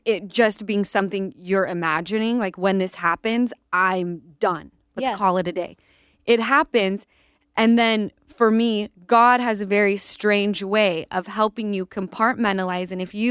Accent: Utah, United States; Easton and I grew up in Utah, so religion scares me.

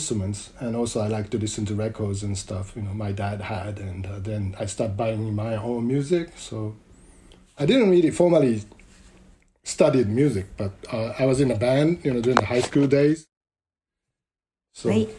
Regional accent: Tokyo, Japan; Yeah, I'm originally from Tokyo.

